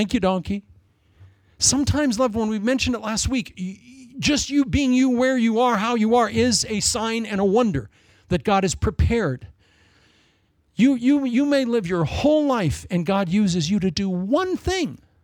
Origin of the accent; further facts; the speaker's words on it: Ankeny, Iowa, United States; when I grew up in Ankeny